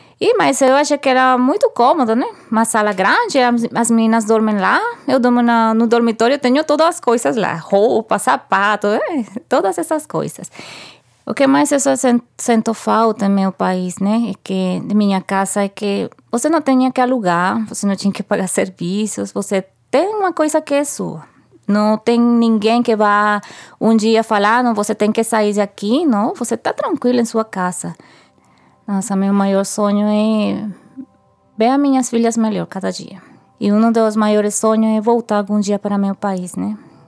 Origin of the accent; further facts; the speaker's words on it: Venezuela; Portuguese is a second language; moved away as an adult; now in São Paulo, Brazil; Eu venho da Venezuela, tenho 35 anos. Estou aqui no Brasil já faz 18 meses. E morei na Pacaraima desde agora aqui em São Paulo, uns 8 ou 9 meses já.